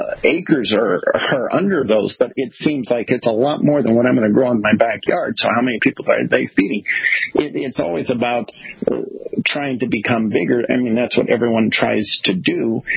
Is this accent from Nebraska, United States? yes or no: yes; Nebraska, United States; I'm from Nebraska, and that was very common. There was 100 cow dairy everywhere.